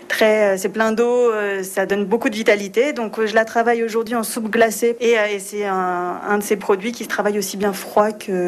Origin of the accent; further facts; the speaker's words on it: Lyon, Auvergne-Rhône-Alpes, France; le gratin dauphinois par chez moi, puisque je suis de Lyon.